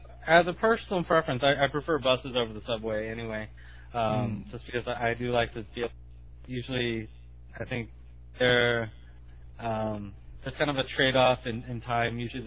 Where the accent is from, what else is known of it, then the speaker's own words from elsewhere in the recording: Los Angeles, California, United States; And I'm from Los Angeles, where there are buses, but nobody really ever takes them because of the cost and because they aren't very frequent.